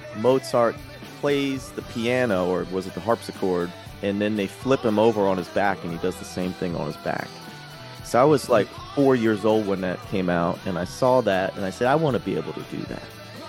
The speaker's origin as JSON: {"language": "English", "region": "New Jersey", "country": "United States", "tie": "born or raised there", "said": "I grew up in South Jersey, just like 20 minutes outside of Philly. So, Jersey guy."}